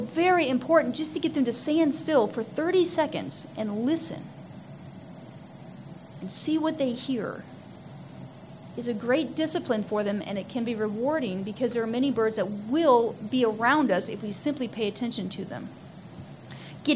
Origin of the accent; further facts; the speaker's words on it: Missouri, United States; I'm from Missouri, and they're the state bird of Missouri.